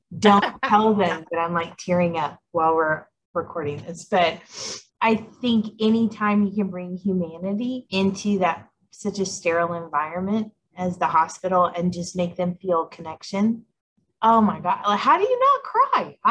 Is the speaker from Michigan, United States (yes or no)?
no; Texas, United States; now in Colorado Springs, United States; Mind you, I'm a Texan at heart. So if it gets below like 50, I'm dying.